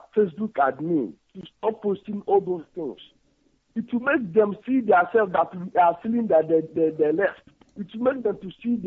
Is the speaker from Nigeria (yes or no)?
yes; Ebonyi, Nigeria; now in Angola; I'm coming from Angola. I'm from Ishoko, my Nishu, on the Charuku government in Ebonyi State, Biafran land.